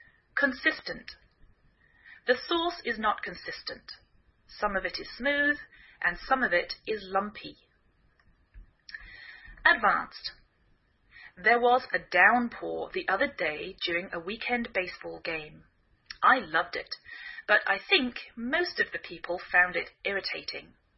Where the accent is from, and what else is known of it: England, United Kingdom; now in United States